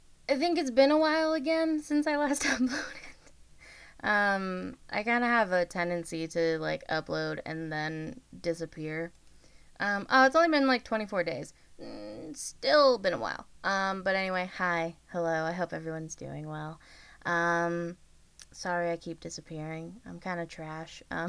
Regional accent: Canada; I am from Canada. The land of snow and coldness.

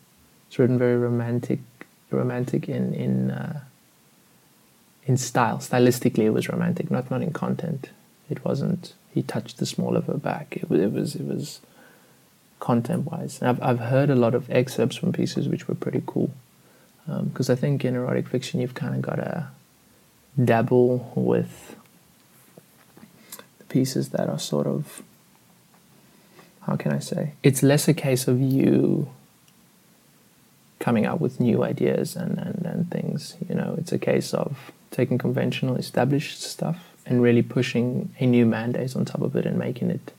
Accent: South Africa; I'm South African.

